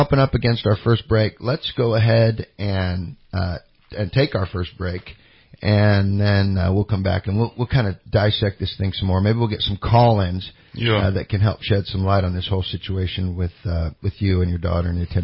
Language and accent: English; Cottonwood, United States; I grew up in Cottonwood. You know, I raised a lot of heck down there.